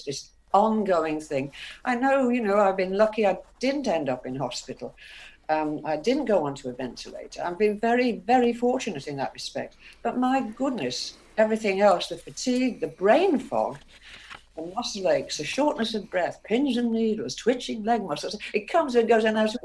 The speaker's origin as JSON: {"language": "English", "region": "Wales", "country": "United Kingdom", "said": "No, I've lived here 20 years. I come from Wales anyway, but I've got good friends."}